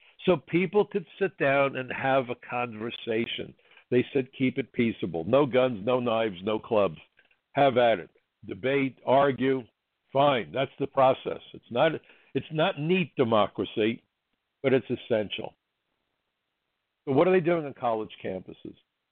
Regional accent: United States; but I'm not a conservative, and I don't make any bones about it, but I'm an American.

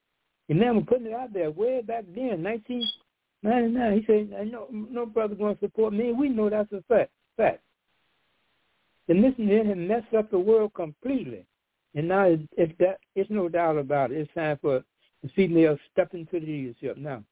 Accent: Montgomery, Alabama, United States; born there; I was born in Montgomery, Alabama. I was about 14 years old in 1955.

